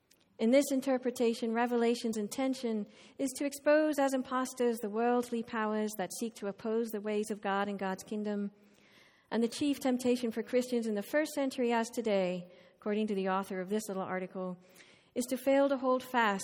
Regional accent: Ireland; now in United States; As you know, I grew up in Ireland, so I'm still learning my American history.

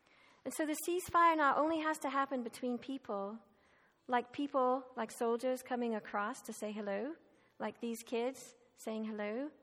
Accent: Ireland; I grew up in the Republic of Ireland, but my mother, of course, is from Northern Ireland.

